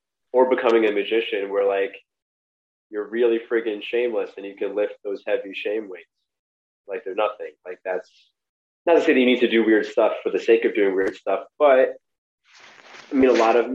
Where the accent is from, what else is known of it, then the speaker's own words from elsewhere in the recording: New York City, New York, United States; So I grew up in Brooklyn also